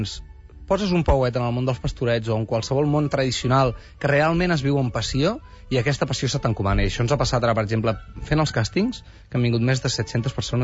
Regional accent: Barcelona, Catalonia, Spain; i aquí a Barcelona, i jo que sóc molt de Barcelona i era de l'Eixample, que hi havia molt poca vida de barri

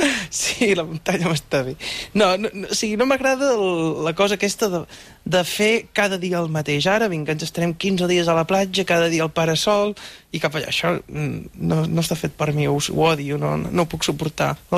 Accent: Lleida, Catalonia, Spain; Mira que sóc de Lleida, que fot calor allà, eh?

